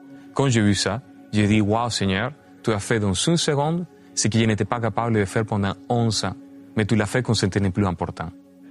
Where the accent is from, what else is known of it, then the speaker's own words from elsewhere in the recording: Venezuela; now in Canada; je suis canadien de passeport. Je suis canadien, mais je ne me ressens pas canadien, je me ressens vénézuélien.